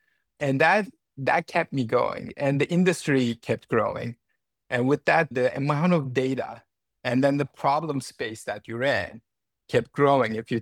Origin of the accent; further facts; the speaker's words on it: Istanbul, Turkey; moved away as an adult; now in United States; So I'm born and raised in Istanbul, Turkey. So I'm Turkish by birth. And I came to the States for an undergrad and I did my computer science degree.